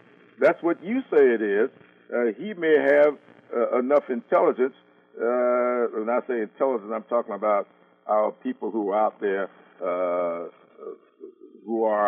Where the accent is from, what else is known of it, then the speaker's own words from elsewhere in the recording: Sumter, South Carolina, United States; And the same thing over in Sumter, my hometown.